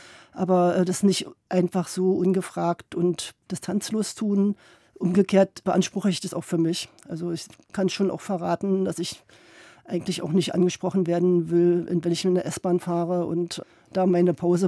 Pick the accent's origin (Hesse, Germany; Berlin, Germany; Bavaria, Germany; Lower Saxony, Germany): Berlin, Germany; Also ich bin in Tegel groß geworden, in Reinickendorf